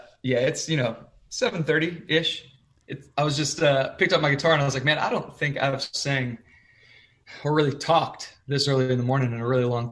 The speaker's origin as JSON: {"language": "English", "region": "California", "country": "United States", "tie": "born or raised there", "said": "It's about 4 hours from my hometown. But we live in, so we go back and forth between LA and Nashville."}